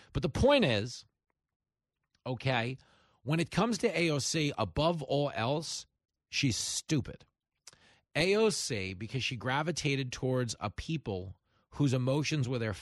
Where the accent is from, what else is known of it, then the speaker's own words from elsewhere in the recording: Levittown, New York, United States; I grew up, I really did. I grew up in Levittown in the 80s. Probably the most patriotic community ever built.